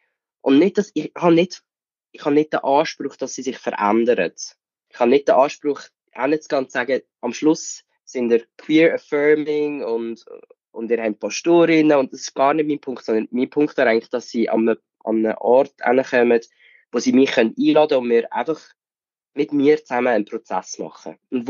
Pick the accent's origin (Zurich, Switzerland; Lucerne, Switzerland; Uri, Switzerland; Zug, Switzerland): Zug, Switzerland; Ich glaube aber in meinem Umfeld, dort wo ich aufgewachsen bin, in so einem kleinen Dörfli im Kanton Zug